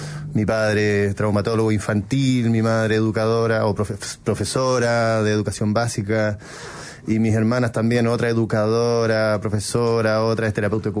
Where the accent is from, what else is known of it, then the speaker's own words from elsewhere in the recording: Santiago, Santiago Metropolitan Region, Chile; also born or lived in Puerto Octay; No, soy de Santiago.